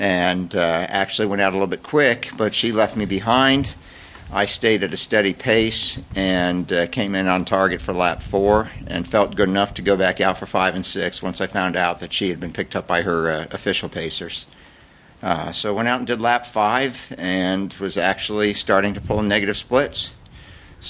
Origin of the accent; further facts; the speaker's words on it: Athens, Ohio, United States; now in Fairborn, United States; No, I grew up in Athens, Ohio, but I'm retired Air Force, and my last assignment was Wright-Patterson Air Force Base.